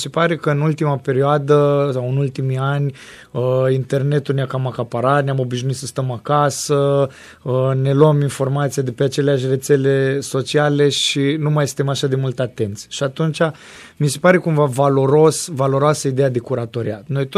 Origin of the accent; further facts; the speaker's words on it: Moldavia, Romania; accent: Moldavian; Și am prins accentul ăsta de regiune, de regiunea Moldova. Și la Cluj toată lumea îmi zice, măi, tu ai accent de moldovean.